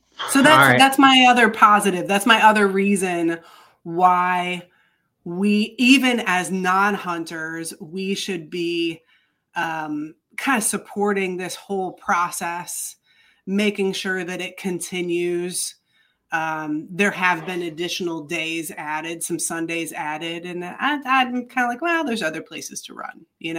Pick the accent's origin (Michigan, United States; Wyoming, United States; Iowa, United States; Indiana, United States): Michigan, United States; I'm from Michigan. Michigan is a very big hunting state, big time hunting state, more than Pennsylvania for sure. And I just grew up.